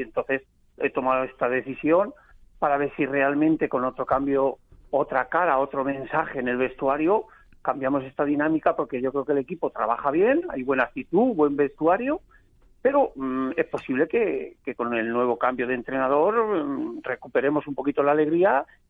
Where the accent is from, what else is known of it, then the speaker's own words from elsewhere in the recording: Villarrobledo, Castilla-La Mancha, Spain; a pesar del resultado en Villarrobledo. Y es que, vamos a ver, es mi pueblo, es mi equipo